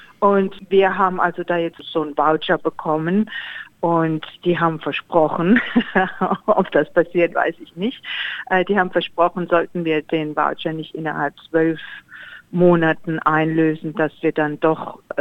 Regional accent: Germany; moved away; wo ich nicht nach Deutschland, wo ich aufgewachsen bin, gehen kann.

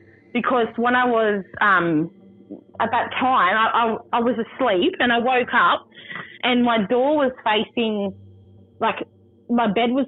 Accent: New South Wales, Australia; now in Central Coast, Australia; I'm from Warramai Country, which is Gloucester, Foster, Nelson Bay area. I've been brought up there all my life. And when I was growing up, I moved away.

